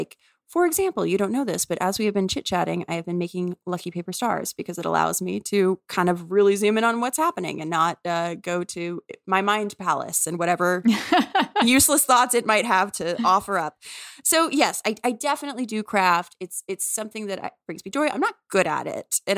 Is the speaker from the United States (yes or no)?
yes; New Orleans, Louisiana, United States; but I'm from New Orleans and I love New Orleans.